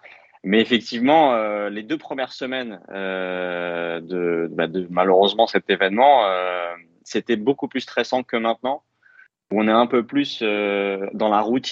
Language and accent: French; Paris, Île-de-France, France; moved away as an adult; also born or lived in United States; now in Israel; Alors, moi, ça fait 15 ans que j'habite ici. Je suis parisien de base. J'ai un peu voyagé d'ailleurs du côté des États-Unis aussi avant de venir m'installer en Israël.